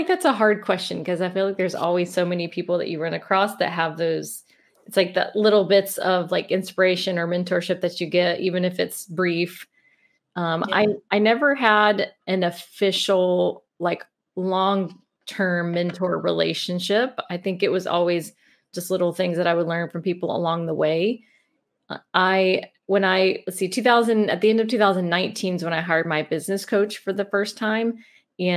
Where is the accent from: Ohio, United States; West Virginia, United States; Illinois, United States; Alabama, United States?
Alabama, United States; Mobile; Yeah, I'm from Mobile, Alabama. So, and a lot of people don't believe that because they don't have a strong Southern accent, but it comes out at times. So yeah, we born and raised in Mobile, my husband as well.